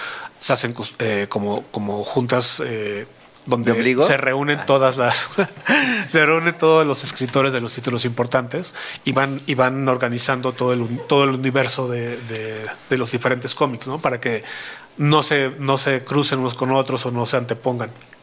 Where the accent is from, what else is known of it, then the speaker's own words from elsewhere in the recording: Mexico; el equipo de trabajo somos todos mexicanos.